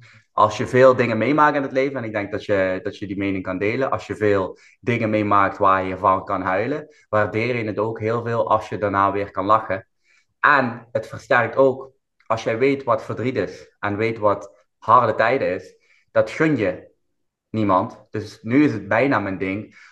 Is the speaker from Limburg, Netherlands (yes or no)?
yes; Limburg, Netherlands; Ik ben opgegroeid in Limburg. En hier hebben we veel te maken met criminaliteit en drugsdealers. Dat we zo dicht bij de grens zitten. Ja, dus mooi, het is België, het is Duitsland.